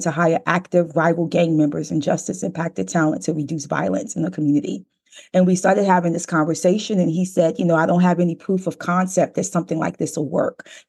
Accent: Brooklyn, New York, United States; share this story of growing up in Brooklyn and being surrounded and having odds really stacked against you

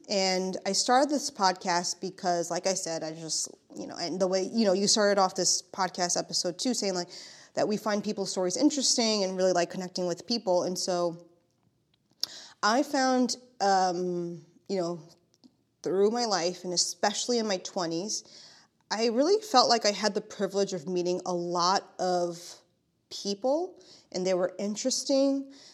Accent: Staten Island, New York, United States; So I'm originally from Staten Island. I grew up in Staten Island

